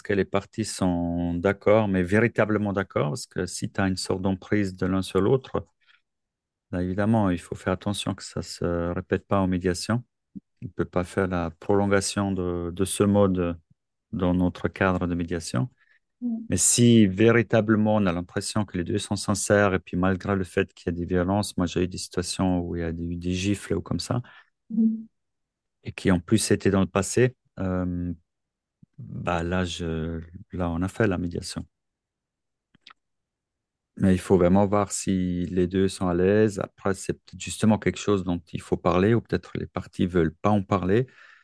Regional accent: Switzerland; Chez nous, en Suisse

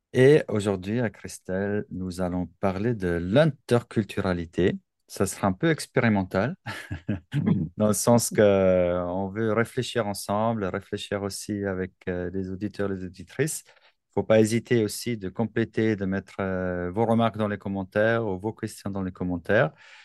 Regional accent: German-speaking Switzerland, Switzerland; j'ai mon identité en tant que Suisse, en tant que Vaudois, donc le canton de Vaud où j'habite, la Suisse allemande où je grandis.

